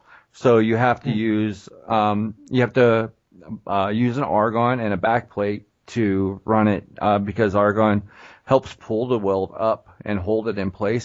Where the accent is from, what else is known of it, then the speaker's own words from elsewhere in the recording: Erie, Pennsylvania, United States; also born or lived in Williamsport; I grew up there, and I live there now.